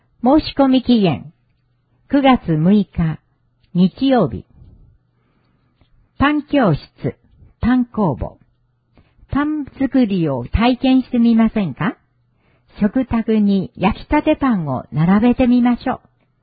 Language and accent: Japanese; Nepal; Japanese is a second language; now in Japan; ネパールから来ました。日本に来て12年になります。